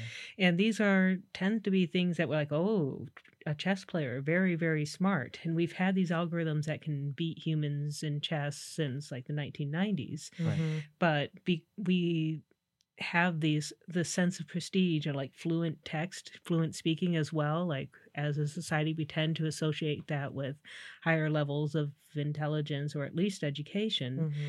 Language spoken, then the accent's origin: English; Michigan, United States; I grew up in Southwest Michigan, among the apple trees and the peach trees, swimming in the beach on the beach of Lake Michigan. Home turf.